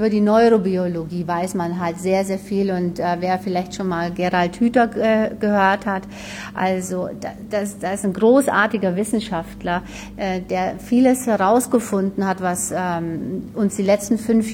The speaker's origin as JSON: {"language": "German", "region": "Hamburg", "country": "Germany", "said": "ich komme aus Hamburg heute"}